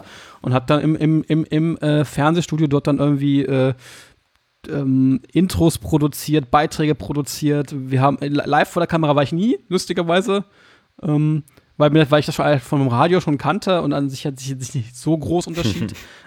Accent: Hildesheim, Lower Saxony, Germany; Ich komme ja eigentlich aus Hildesheim.

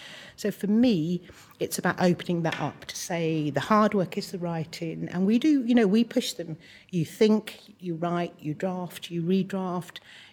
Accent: Wales, United Kingdom; born there; I was born in South Wales and I moved to London, which was quite a traumatic time for me. And I was publican's daughter, so we moved a lot. We moved to different places.

